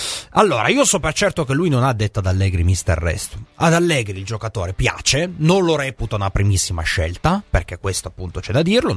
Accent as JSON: {"language": "Italian", "region": "Piedmont", "country": "Italy", "said": "perdonatemi se sono piemontese"}